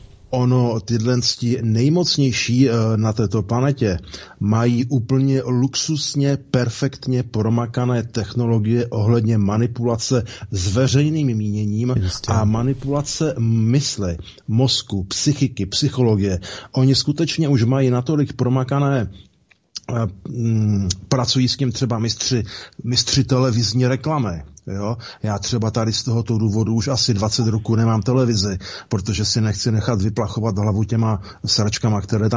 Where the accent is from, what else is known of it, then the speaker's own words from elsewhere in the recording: Valašské Meziříčí, Zlín Region, Czechia; my jsme u nás ve Valmezu v tomhle směru bývali mistři zakomančů v 70. a 80. letech minulého století